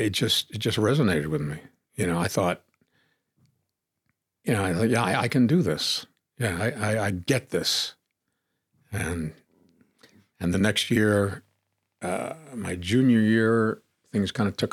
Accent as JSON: {"language": "English", "region": "New England", "country": "United States", "tie": "born or raised there", "said": "I grew up on the East Coast, you know, back in the 50s, early 60s, that's when I was a kid, and a huge baseball fan from New England originally."}